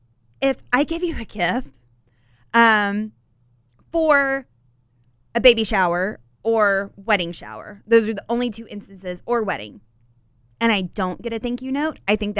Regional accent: the South, United States; Ma'am and sir. I call people because I'm from the South.

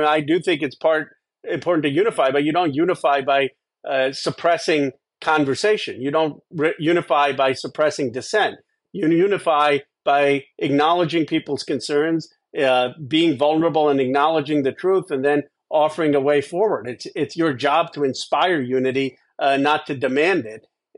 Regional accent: Pennsylvania, United States; I grew up outside Philadelphia, so I watched too many Rocky movies.

